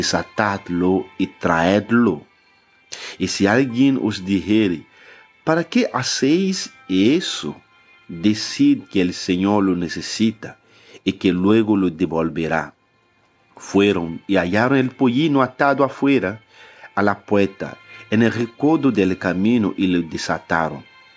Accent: Benin; Spanish is a second language; yo soy de la República de Benín.

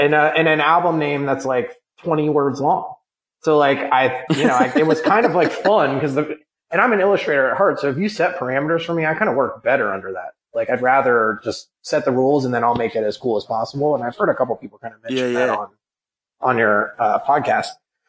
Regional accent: Cleveland, Ohio, United States; You're from Cleveland, though, and I'm from Cleveland, and we're both, you know, kind of similar a little.

